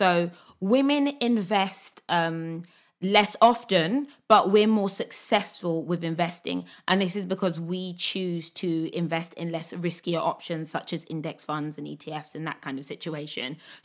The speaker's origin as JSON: {"language": "English", "country": "United Kingdom", "said": "Like, tell me what this means as a British person."}